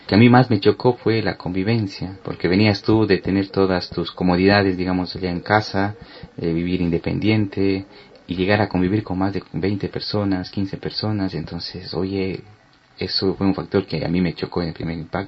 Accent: Cuenca, Azuay, Ecuador; Entonces quizás esa visión que tenía de mi ciudad, de mi pueblo, me daba de Cuenca, sí, de Cuenca del Austro

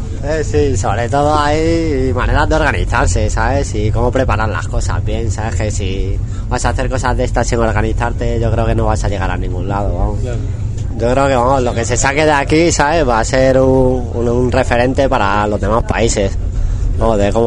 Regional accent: Móstoles, Community of Madrid, Spain; Desde Madrid. Bueno, desde Móstoles, el sur de Madrid.

